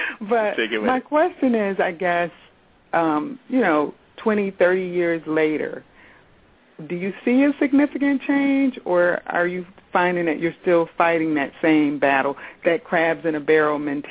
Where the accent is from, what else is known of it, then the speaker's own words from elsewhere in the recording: East Coast, United States; We grew up on the East Coast, so I remember, I have memories of Mayor Bradley